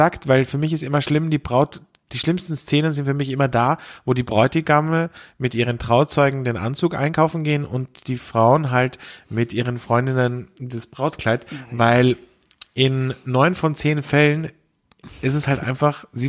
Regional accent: Austria; wie man bei uns in Österreich sagt

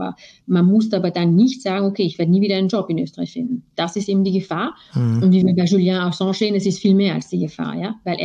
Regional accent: France; Bei uns in Frankreich war eben der letzte Fall

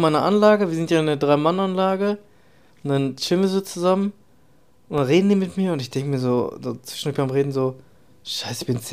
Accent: North Rhine-Westphalia, Germany; wir kommen aus dem Ruhrpott

